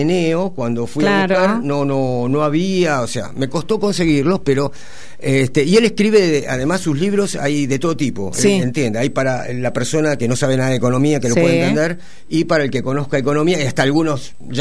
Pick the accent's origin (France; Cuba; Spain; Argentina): Argentina; Buenos Aires; Porque soy un pibe de Recoleta, digamos. Sí. Entonces, que nazca en el Mater Dei